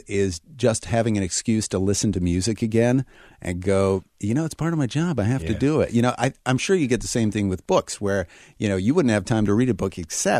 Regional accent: Detroit, Michigan, United States; So growing up in Detroit in the late 60s and early 70s, it was

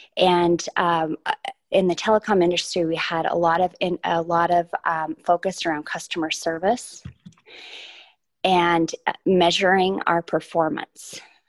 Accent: Helena, Montana, United States; I was born and raised in Helena. And I earned my bachelor's degree from Carroll College and my master's degree from University of Montana in public administration.

